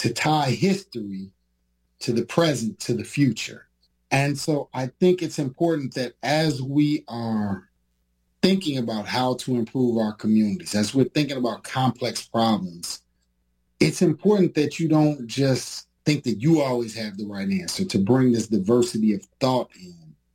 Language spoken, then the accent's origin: English; Chicago, Illinois, United States; I went to school in the South, and, you know, all the guys, my friends, we grew up in Chicago.